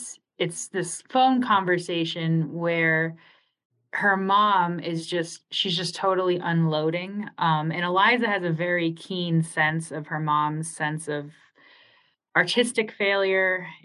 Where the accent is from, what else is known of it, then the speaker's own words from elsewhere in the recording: New York, United States; moved away as an adult; now in Colorado, United States; Like I grew up in New York and it's the reverse. Like I now am in Colorado for grad school